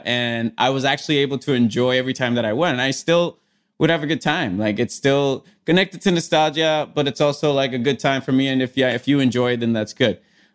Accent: Puerto Rico; I grew up like in Puerto Rico.

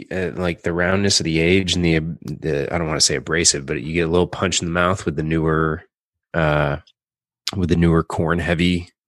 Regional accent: St. Louis, Missouri, United States; I was like, oh, I'm from St. Louis, Missouri.

